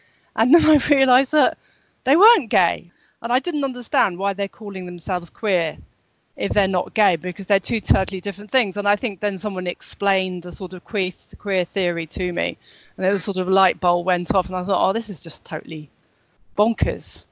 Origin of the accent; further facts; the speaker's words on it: Jersey; I mean, when I was brought up, when I was young, it was illegal. I was brought up in Jersey.